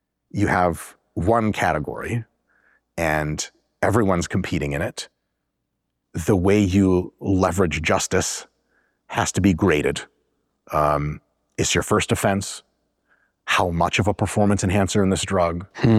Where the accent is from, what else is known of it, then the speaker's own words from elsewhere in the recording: Russia; It's pretty much culture over there. I'm from Russia.